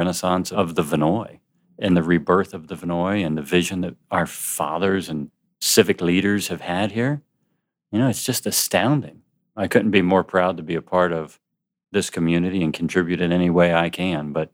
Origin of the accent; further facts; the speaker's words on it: St. Petersburg, Florida, United States; I am a native, you know, like a lot of folks. I was born and raised here in St. Pete. Lived down on 4th Street South where I grew up.